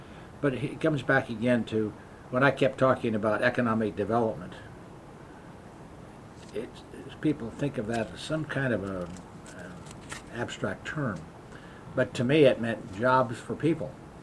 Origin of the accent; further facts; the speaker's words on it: Portland, Oregon, United States; I'm born and raised in Portland, and of course I had our family business